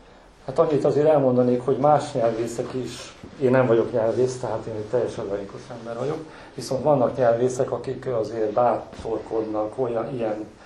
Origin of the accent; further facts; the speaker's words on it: Hungary; Tehát az, hogy én magyar vagyok, lehet, hogy csak azért születhetett meg ez a könyv, mert hogyha én német vagyok, vagy angol vagyok, vagy bármilyen más nyelven beszélek